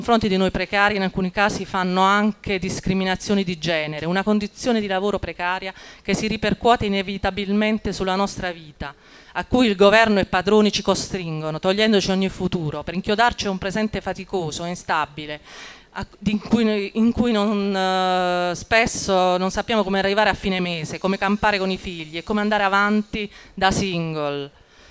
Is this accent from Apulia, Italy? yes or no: yes; Taranto, Apulia, Italy; rappresento l'MFPR e sono di Taranto, vengo da Taranto.